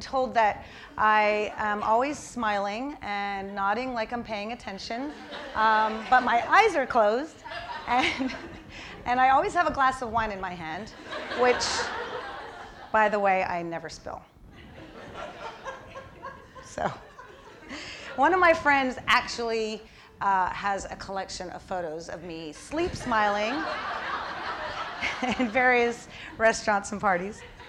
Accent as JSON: {"language": "English", "country": "United States", "said": "So, needless to say, no one was buying that I was from America."}